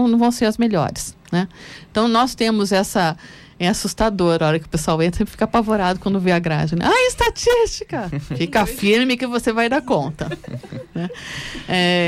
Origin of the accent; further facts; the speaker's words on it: Campinas, São Paulo, Brazil; Eu sou do interior, eu sou de Campinas. E vir para São Paulo foi uma mudança de vida total, né?